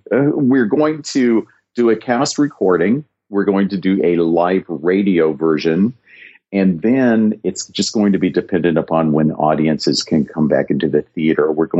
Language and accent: English; Kentucky, United States; accent: Kentucky; growing up in Kentucky and getting rid of that accent for the purposes of what I do has helped me be able to work with other accents.